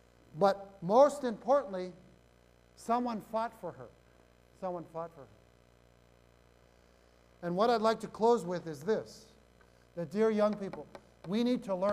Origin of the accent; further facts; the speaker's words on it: Anaheim, California, United States; You know, I'm from Anaheim.